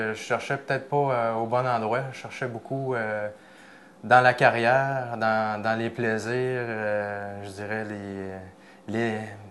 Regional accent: La Pocatière, Quebec, Canada; Nous sommes natifs du bois Saint-Laurent, précisément de l'Apocatière. Donc, c'est ça, un petit coin de pays qu'on aime bien. Donc, la campagne.

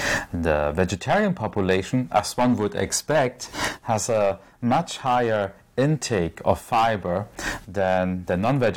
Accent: Germany; English is a second language; And I'm originally from Germany

